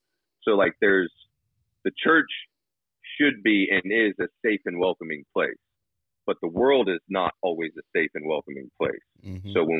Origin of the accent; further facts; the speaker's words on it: Florida, United States; I would say, like, I grew up in Florida, and so I'd be down there and we'd be working.